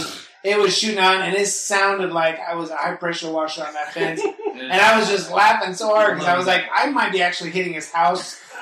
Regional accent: Florida, United States; My best buddy, John, growing up in Florida, my buddy John and I were surfing up by the pier

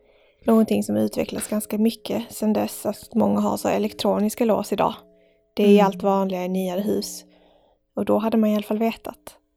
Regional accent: Malmö, Skåne, Sweden; jag är uppväxt i Malmö, storstad, så har det alltid varit liksom i mitt familjehem också

